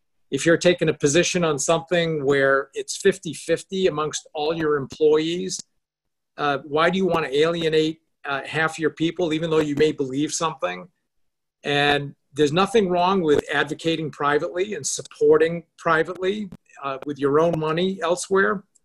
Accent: New Hampshire, United States; not only am I white, but I'm old, I'm a former CEO, and I'm from New Hampshire.

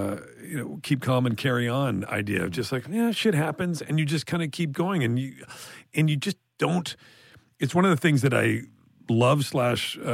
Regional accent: Toronto, Ontario, Canada; I'm a kid from Toronto. As much as I sort of joke, I'm just a guy who grew up in Toronto.

